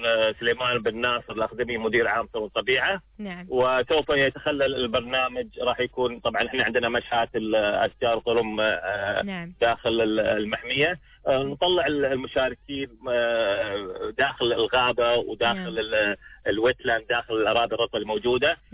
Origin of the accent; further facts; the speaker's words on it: Oman; عندنا في عمان